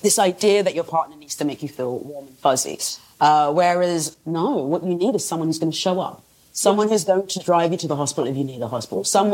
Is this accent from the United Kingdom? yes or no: no; Nigeria; because I'm Nigerian